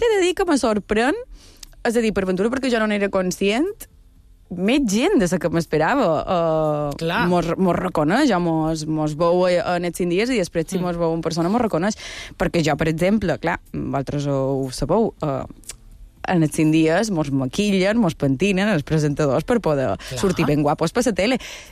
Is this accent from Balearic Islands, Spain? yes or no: yes; Sencelles, Balearic Islands, Spain; jo soc de Sencelles, del centre de Silla, i jo venia a Palma, a fer Palma Sencelles, són 20 minuts, mitja hora